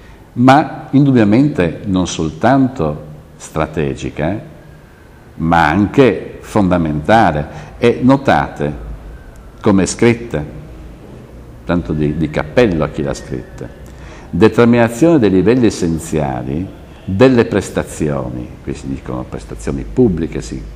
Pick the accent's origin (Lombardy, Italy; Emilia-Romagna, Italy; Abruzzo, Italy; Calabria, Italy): Calabria, Italy; born there; e sono nato in Calabria e di conseguenza mi godo la mia autonomia.